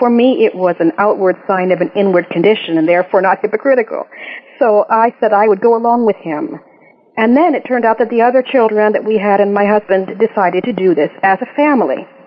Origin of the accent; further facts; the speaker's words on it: United States; I was born and raised a Quaker in the States and have Quaker roots back to the early 1700s in Ireland.